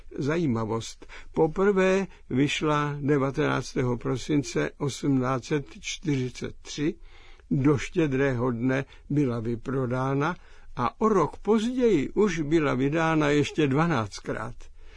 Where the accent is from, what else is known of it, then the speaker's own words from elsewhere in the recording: Hradec Králové Region, Czechia; Sám jsem z Podorlického podhůří, tak mě to zajímá.